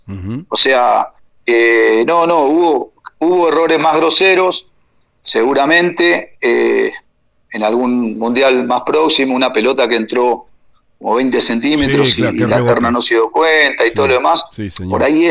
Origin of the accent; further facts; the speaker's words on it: Argentina; Me encanta, soy argentino y lo siento así